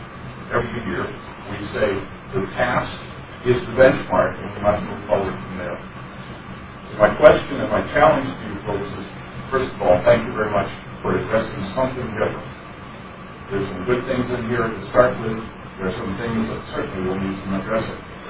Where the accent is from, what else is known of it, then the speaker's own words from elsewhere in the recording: New Jersey, United States; now in South Dakota, United States; I'm from New Jersey, which explains some of it. I have no cousin, Bolio and Vinny. I come from Florida, 24 years in South Dakota